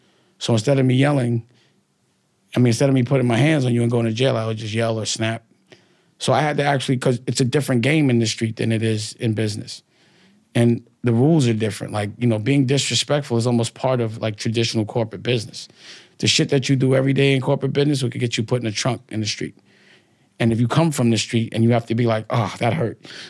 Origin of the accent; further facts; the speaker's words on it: Harlem, New York, United States; I'm from Harlem. It's just a Harlem thing.